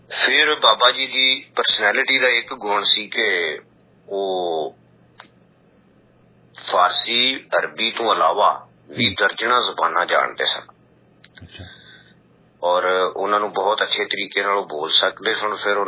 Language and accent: Punjabi; Punjab, Pakistan; ਮੇਰਾ ਪਿੰਡ ਚੌਂਕੇ ਕਰਤਾਰਪੁਰ ਸਾਹਿਬ ਦੇ ਬਿਲਕੁਲ ਨੇੜੇ ਹੈ।